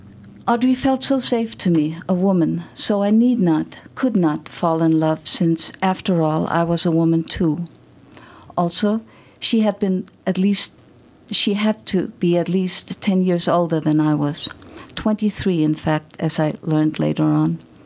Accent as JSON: {"language": "English", "town": "Nuremberg", "region": "Bavaria", "country": "Germany", "tie": "born or raised there", "said": "It was tough because I grew up, you know, it was a fairy tale city, and I lived close to the castle"}